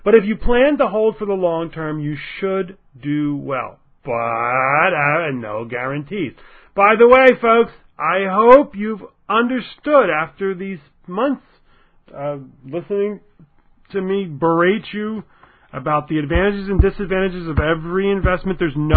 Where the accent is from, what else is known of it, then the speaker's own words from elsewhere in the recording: Philadelphia, Pennsylvania, United States; now in Buffalo, United States; I'm from Philadelphia, folks. Yeah, it's a good place to be from.